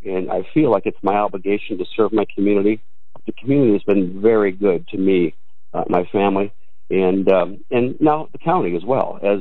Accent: Oelwein, Iowa, United States; Yeah. Yeah, well, I grew up in Olwine, northeast corner of the state, a small, smaller town, much like the Perry area.

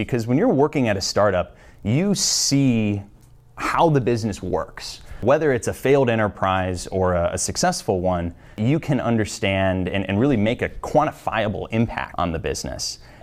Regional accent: Wisconsin, United States; moved away as an adult; So I'm originally from Wisconsin, and I moved to the East Coast to attend BU.

